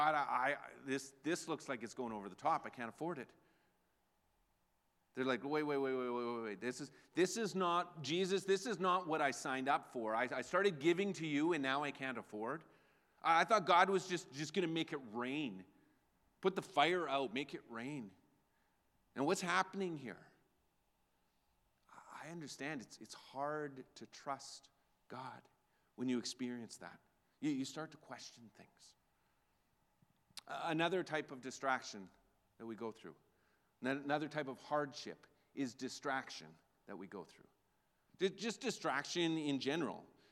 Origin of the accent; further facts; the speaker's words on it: Alberta, Canada; I grew up in Alberta. My grandparents had a farm.